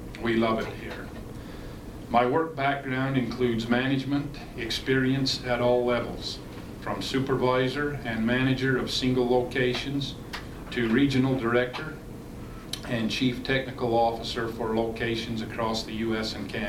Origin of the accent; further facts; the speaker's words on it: Utah, United States; a resident of the town of Daniel and have made the town my personal home since 2014. I was raised in Heber Valley on 600 West and 700 South and now live on 3000 South at nearly the same 600 West coordinate, just 23 blocks south of my childhood home.